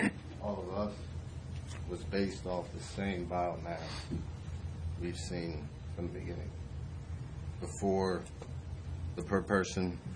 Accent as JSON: {"language": "English", "region": "North Carolina", "country": "United States", "said": "from North Carolina."}